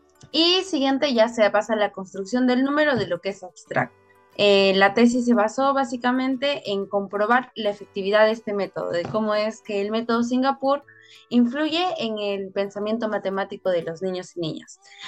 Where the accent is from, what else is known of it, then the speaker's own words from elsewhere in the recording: Peru; Además de que en mi país, en el Perú, el pensamiento matemático está enfocado en lo que es la resolución de problemas.